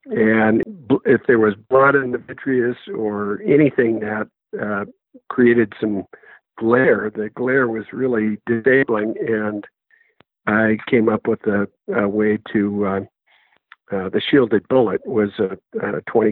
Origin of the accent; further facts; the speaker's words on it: Minnesota, United States; Minnesota, which was my home state, appeared to be the more stable of the two academic places. And that's where I came.